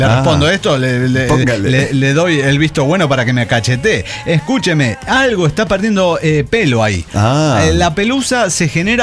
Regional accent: Coahuila, Mexico; de Salteo, Coahuila.

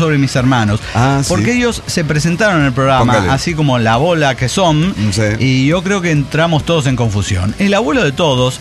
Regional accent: Acapulco, Guerrero, Mexico; born there; Bueno, yo nací en Acapulco, Guerrero, México.

